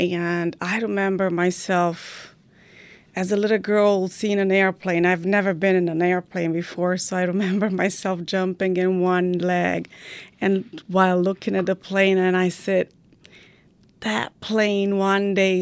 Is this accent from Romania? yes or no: yes; Romania; English is a second language; moved away as an adult; now in California, United States; I was born and raised in Romania under a communist regime. My family, which was I included, were persecuted for religious reasons.